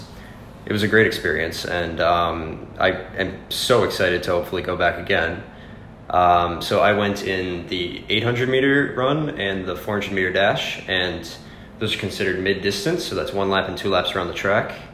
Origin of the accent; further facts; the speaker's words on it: Columbus, Wisconsin, United States; And I enjoy my hometown, which is Columbus, Wisconsin, and I did my freshman year there.